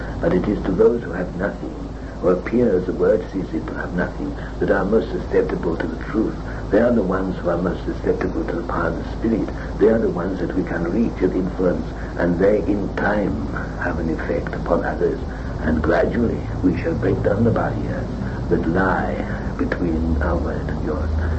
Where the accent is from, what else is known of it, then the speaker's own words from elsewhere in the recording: Castellaneta, Apulia, Italy; I come from Castellaneta, which means nothing to the majority of people.